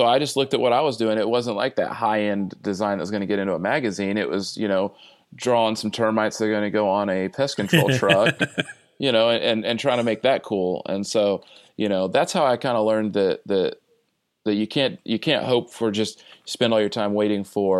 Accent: Midwest, United States; because I'm from the Midwest, and everybody works hard

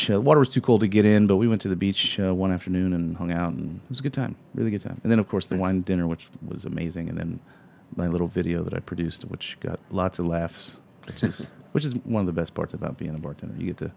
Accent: Florida, United States; I'm from Florida. But Florida's a big state. But even that's weird because I've been all over it. I've born and raised in the Panhandle.

